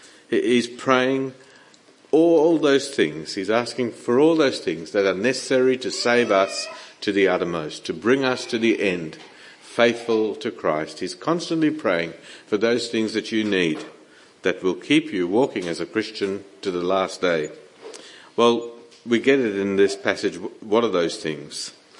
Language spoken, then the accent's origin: English; United States; And as an Indian, I can say to you, he's not an Indian giver.